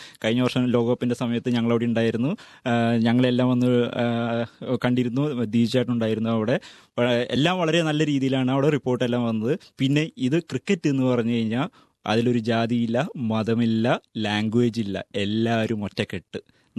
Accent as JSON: {"language": "Malayalam", "town": "Thrissur", "region": "Kerala", "country": "India", "said": "ഞാനൊരു തൃശ്ശൂർകാരനാണ്, സാംസ്കാരിക തലസ്ഥാനം തൃശ്ശൂരാണ്."}